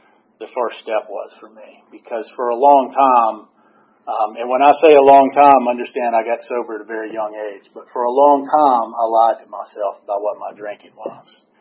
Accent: East Cobb, Georgia, United States; also born or lived in Atlanta / Athens; I am a product of Atlanta, Georgia. I was born at Crawford Long Hospital. I grew up in East Cobb. My father was at Lockheed. I was here until I was about 6 or 7 years old

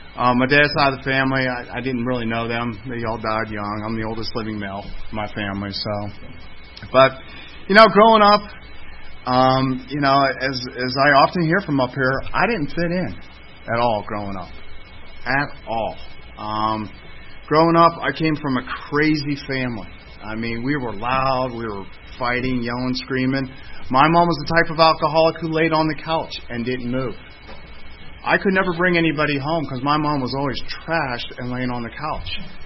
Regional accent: Pittsburgh, Pennsylvania, United States; Yeah, so I'm from Pittsburgh.

